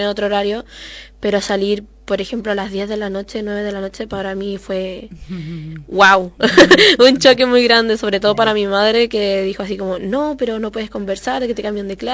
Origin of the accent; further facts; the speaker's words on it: Viña del Mar, Valparaíso, Chile; De Chile, de uh-huh. Viña del Mar.